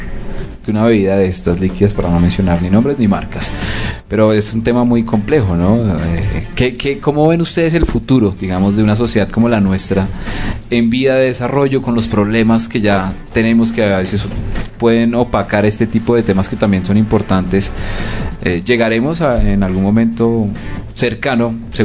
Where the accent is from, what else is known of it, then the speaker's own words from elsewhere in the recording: Colombia; como un colombiano que sabe que allá afuera hay una cantidad de comida chatarra